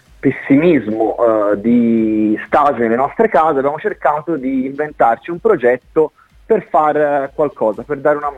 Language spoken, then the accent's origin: Italian; Pontassieve, Tuscany, Italy; Io sono del paese, sono di Pontassieve